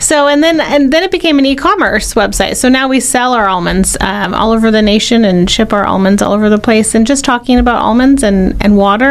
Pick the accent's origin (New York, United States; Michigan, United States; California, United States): California, United States; Well, I grew up in farming, but I'm not originally from here. I'm from Northern California.